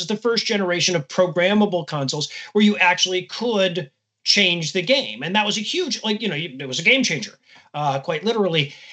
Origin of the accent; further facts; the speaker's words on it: United States; I'm an American. So we didn't have the ZX Spectrum back then.